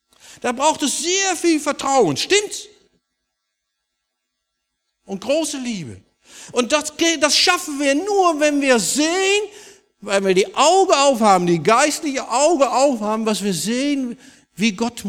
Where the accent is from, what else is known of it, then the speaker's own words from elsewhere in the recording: Netherlands; German is a second language; Das muss man als Holländer so mal richtig lernen.